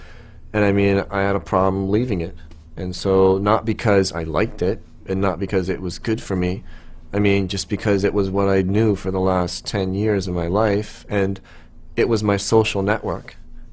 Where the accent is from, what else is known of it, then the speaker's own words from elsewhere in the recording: Toronto, Ontario, Canada; born there; I was born in Scarborough, East Toronto, and to a Roman Catholic father and a Presbyterian mother. My mother was like Scottish Canadian, and my father was Italian